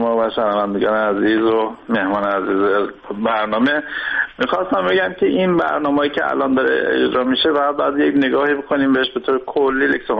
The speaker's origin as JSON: {"language": "Persian", "country": "Iran", "said": "ما هم که خودمون از ایران هستیم"}